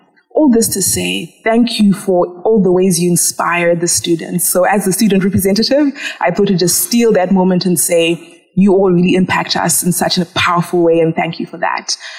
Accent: Zimbabwe; I'm originally from Zimbabwe.

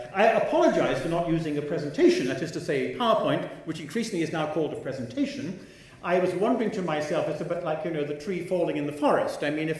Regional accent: Edinburgh, Scotland, United Kingdom; I'm from Edinburgh in Scotland. I'm British.

